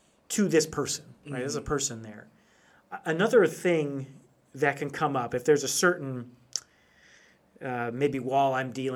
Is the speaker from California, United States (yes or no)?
no; Chicago, Illinois, United States; I grew up in the Chicago area, so this is maybe even more prevalent there